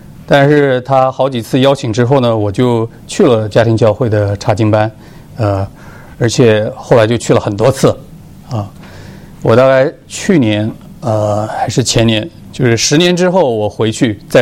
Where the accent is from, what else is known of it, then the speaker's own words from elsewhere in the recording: Wuhu, Anhui, China; now in United States; 我是安徽芜湖人，80后，我是从农村长大的，我的爸爸妈妈连中文都不认识